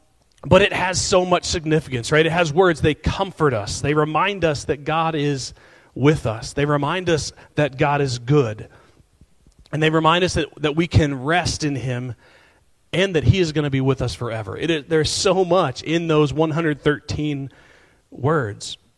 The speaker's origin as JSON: {"language": "English", "town": "Vernon", "region": "Ohio", "country": "United States", "tie": "born or raised there", "said": "So if you guys put that up, this is Vernon, Ohio. I know y'all think I'm from Kinsman. That's up north. That doesn't even, you know, Vernon barely shows up on the map."}